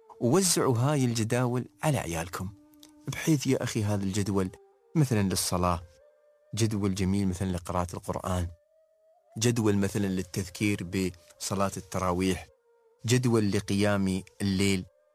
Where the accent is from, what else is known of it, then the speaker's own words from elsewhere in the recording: United Arab Emirates; نحن كعوائل إماراتية